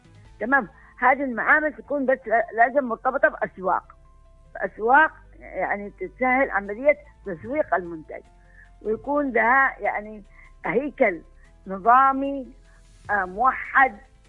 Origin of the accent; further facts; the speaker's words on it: Yemen; بتقلل من البطاله الموجوده عندنا في اليمن